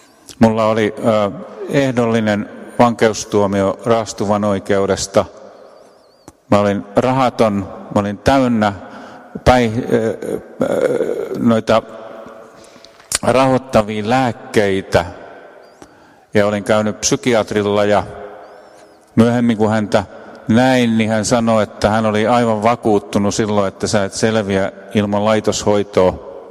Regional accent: Pori, Satakunta, Finland; Olen Porista.

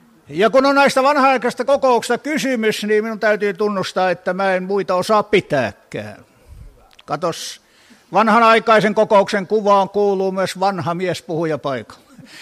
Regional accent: Kullaa, Satakunta, Finland; born there; Tässä 6. päivä tätä kuuta olin synnyin kylässäni Kullaalla, joka on myös äitini synnyin kylä

